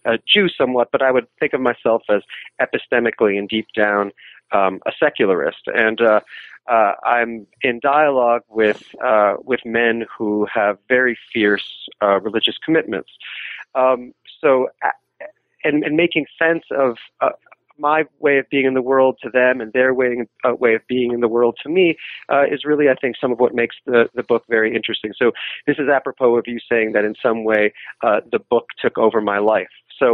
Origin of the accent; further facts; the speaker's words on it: New York City, New York, United States; I'm from New York City, and I assume, given the way that I impose myself on the narrative, more of my background will come up over the course of the next hour.